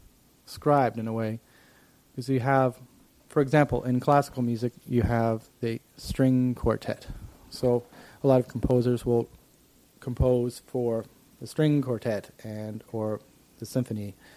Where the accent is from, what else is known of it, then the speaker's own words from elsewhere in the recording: Sackville, New Brunswick, Canada; in my hometown of Sackville, New Brunswick